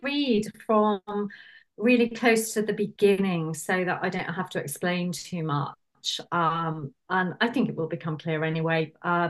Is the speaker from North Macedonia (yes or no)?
no; United Kingdom; I'm British, obviously.